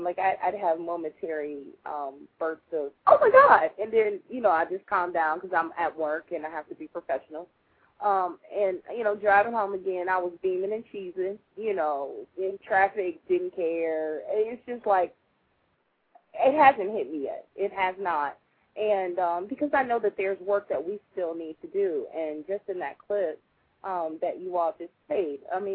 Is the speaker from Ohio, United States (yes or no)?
yes; Ohio, United States; And I am proud to say that I am from Ohio today